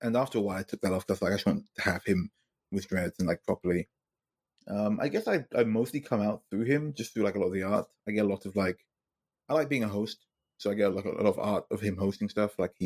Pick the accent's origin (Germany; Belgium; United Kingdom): United Kingdom; London; I'm from London. Heart of England.